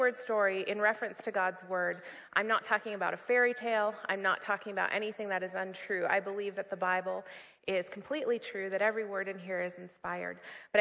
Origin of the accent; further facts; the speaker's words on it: United States; I moved to Colorado. I'm from the States, and I worked at a place called Focus on the Family.